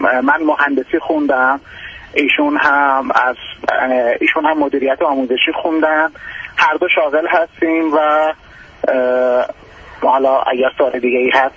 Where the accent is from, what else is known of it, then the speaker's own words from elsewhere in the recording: Iran; البته ما از ایران هستیم،